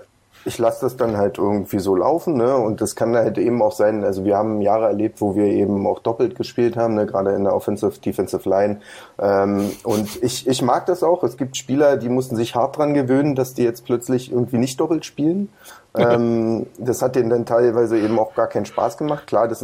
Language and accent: German; Brandenburg, Germany; Wir kommen ja immer noch aus Brandenburg.